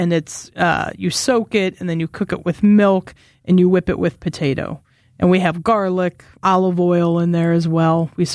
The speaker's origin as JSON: {"language": "English", "region": "Wisconsin", "country": "United States", "tie": "born or raised there", "said": "maybe it's just because I grew up in the Midwest and, you know, I'm from Wisconsin where we'll go back out there and there's supper clubs"}